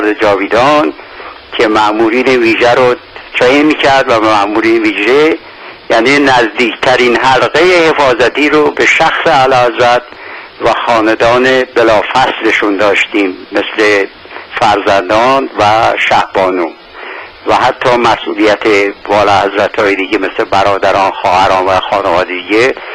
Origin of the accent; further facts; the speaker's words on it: Tehran, Tehran Province, Iran; born there